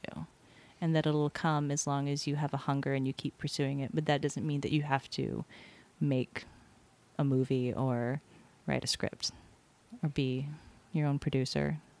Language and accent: English; Hawaii, United States; So whenever I tell people I'm from Hawaii, they always ask me, why did you leave?